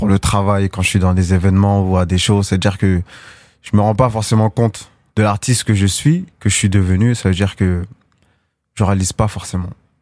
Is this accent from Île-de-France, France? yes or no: yes; Melun, Île-de-France, France; born or raised there